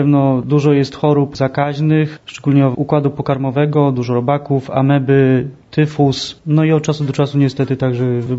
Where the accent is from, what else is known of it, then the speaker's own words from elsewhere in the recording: Wałbrzych, Lower Silesian Voivodeship, Poland; Pochodzę z Wobrzycha, z bardzo biednej dzielnicy. Miasto dosyć zapadłe, szczególnie gdy zamknięto kopalnie. Także ubóstwo nie było mi może obce